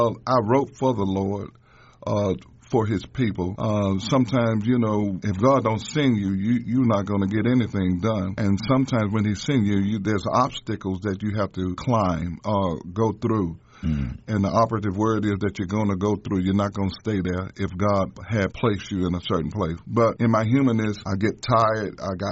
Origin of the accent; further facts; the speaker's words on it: Pensacola, Florida, United States; I'm from Pensacola, Florida, pastor and founder of Seraphim Global Ministries.